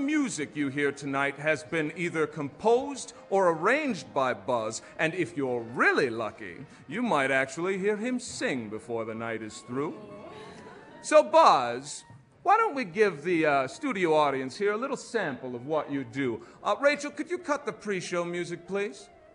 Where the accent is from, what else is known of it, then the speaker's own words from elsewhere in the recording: Hawaii, United States; You see, many of you might know that I'm originally from Hawaii. Aloha.